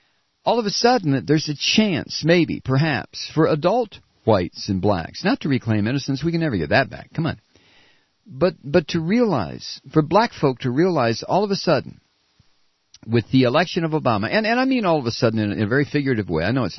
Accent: United States; I'm an American of a certain age, white, male, bango.

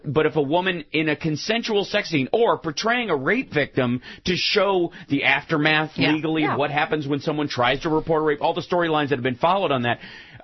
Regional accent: Kentucky, United States; Well, the reality is that, like, and I'm from Kentucky.

